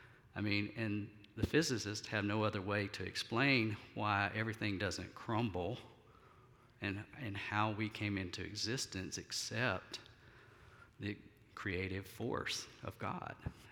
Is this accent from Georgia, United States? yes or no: yes; Georgia, United States; also born or lived in South Alabama; growing up in South Georgia and South Alabama, that was very common